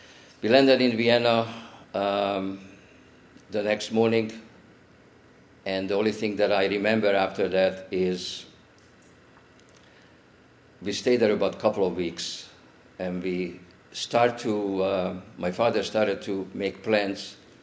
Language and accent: English; Montreal, Quebec, Canada; moved away as an adult; also born or lived in Toronto; now in Baltimore, United States; I'm very fortunate that I grew up in Montreal. I was educated there. I moved to Toronto, Canada